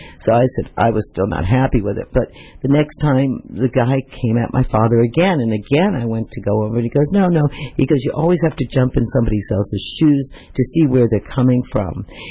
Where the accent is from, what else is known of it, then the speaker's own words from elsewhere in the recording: New York, United States; My father was Italian. My mom was Irish, and we grew up in New York, right?